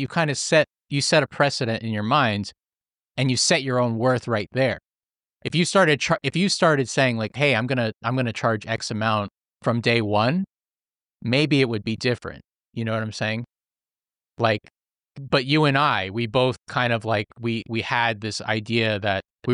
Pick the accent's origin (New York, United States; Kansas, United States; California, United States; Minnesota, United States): New York, United States; Queens; And this was in the city and we're from Queens.